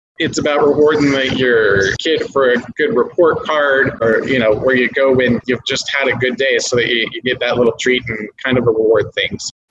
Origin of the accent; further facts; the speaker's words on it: Denver, Colorado, United States; also born or lived in Wyoming; I grew up in Colorado. I was originally born in Wyoming, but grew up in the Denver area and been in Colorado most of my life.